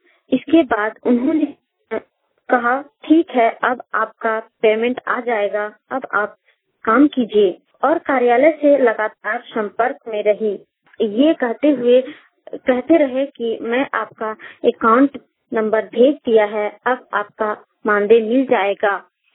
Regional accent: Koderma, Jharkhand, India; झारखंड मोबाइलवानी कोडरमा से बोल रही हूँ। राम माथाडी पोस्ट थाना डोमचांच जिला कोडरमा की मूल निवासी हूँ

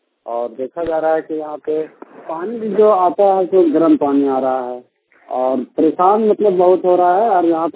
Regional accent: Hazaribagh, Jharkhand, India; now in Delhi, India; मैं हजारीबाग का रहने वाला हूँ और अभी तो मैं दिल्ली में हूँ।

